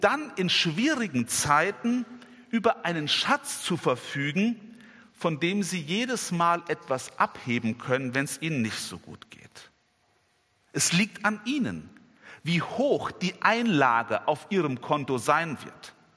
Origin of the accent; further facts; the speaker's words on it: North Rhine-Westphalia, Germany; now in Giessen, Germany; komme ich aus dem Hickengrund, bin also gar nicht so ganz weit weg von hier groß geworden, bin einige Jahre jetzt in Gießen schon Pastor